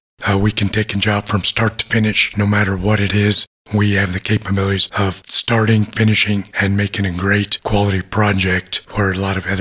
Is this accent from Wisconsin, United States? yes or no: no; Alamosa, Colorado, United States; I grew up here in Alamosa for the most part. Went to Adams State College, was a wrestler there, moved away as a teacher for about 10 years, came back in 99 full-time as an electrician